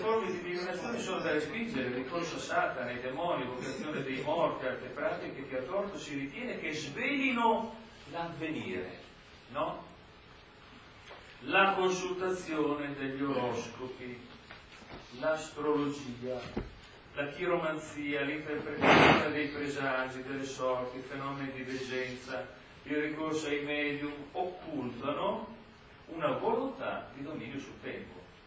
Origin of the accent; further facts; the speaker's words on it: Reggio Emilia, Emilia-Romagna, Italy; Lei deve sapere che io vengo da Reggio Emilia, noi reggiani si chiamano teste quadre.